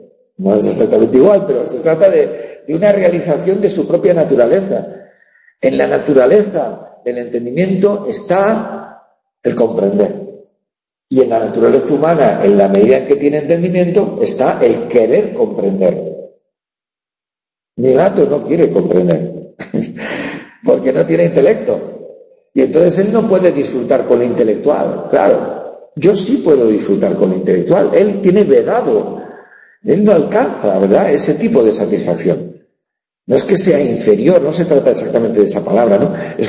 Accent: Navarre, Spain; caracoles del Valle de Belagua, en Navarra, ¿no? Los navarricos, ¿no? Es un tipo de caracoles propios de mi tierra, ¿no?

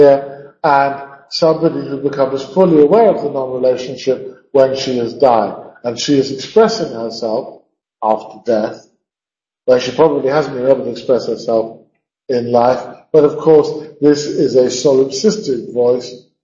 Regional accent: United Kingdom; because I'm British, is ironic.

